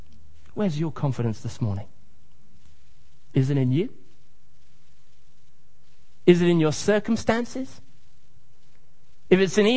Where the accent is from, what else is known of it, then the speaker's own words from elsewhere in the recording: Kenya; I have a very vivid memory from when I was growing up in Kenya. In fact, one of my earliest memories in Kenya, probably the earliest memory, was arriving at the airport in 1982, Jomo Kenyatta International Airport